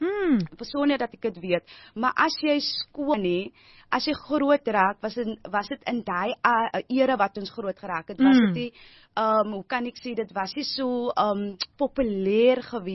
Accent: Strand, Western Cape, South Africa; Strand sekondêre skool gewees, waar ek hoërskool gegaan het. En ek is gebore in die Strand, ek het groot geraak in die Strand, en ja, daai is my huis

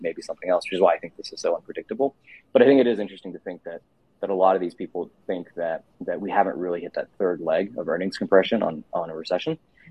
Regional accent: Kentucky, United States; also born or lived in Ohio; I grew up in Kentucky and Ohio in the middle of the country.

